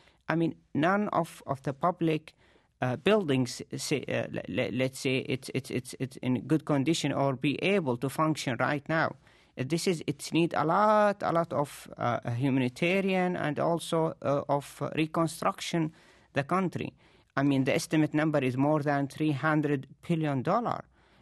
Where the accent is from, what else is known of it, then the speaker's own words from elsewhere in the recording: Syria; English is a second language; moved away as an adult; It was my first visit to my home country after 5 years being in exile. I left Syria in September 2007 and back to Syria in September 2012.